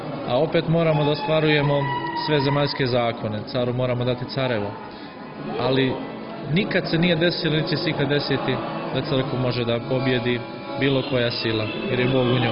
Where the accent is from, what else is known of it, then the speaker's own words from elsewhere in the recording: Herceg Novi, Herceg Novi Municipality, Montenegro; Došli sam iz Herceg Novog, donosim blagoslove naše Boke Kotarske.